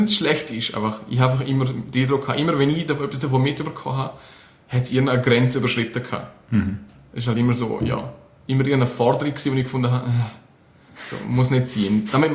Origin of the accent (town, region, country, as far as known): Switzerland